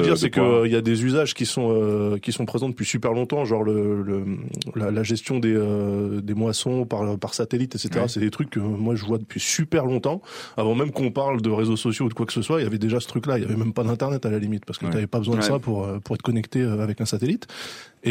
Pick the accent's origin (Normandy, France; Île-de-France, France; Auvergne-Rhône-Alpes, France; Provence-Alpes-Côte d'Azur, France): Île-de-France, France; Paris; born there; Je suis né à Paris.